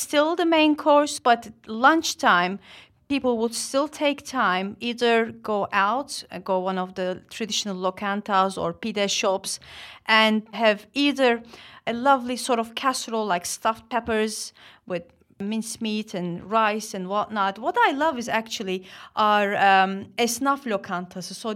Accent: Turkey; now in London, United Kingdom; I grew up in this great big household of my grandmother's 450-year-old home.

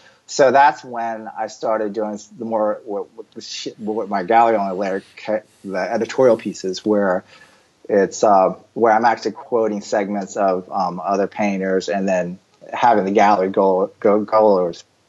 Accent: the South, United States; and I'm from the South, so I'm gonna slaughter names

